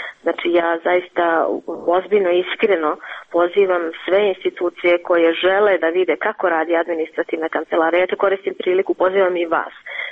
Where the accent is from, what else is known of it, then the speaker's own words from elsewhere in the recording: North Mitrovica, Mitrovica District, Kosovo; Ja sam rođena Mitrovčanka. Rođena sam u Severnoj Mitrovici, živjela sam tu pre rata, većim delom u toku rata.